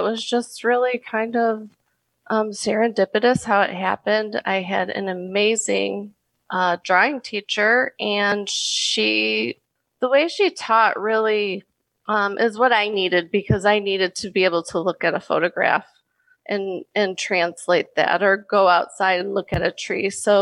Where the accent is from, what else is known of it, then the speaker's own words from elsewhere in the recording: Midlothian, Illinois, United States; also born or lived in Chicago; I was born in Chicago, and my dad was actually raised in Chicago. We moved shortly after I was born to Midlothian area, and I grew up there.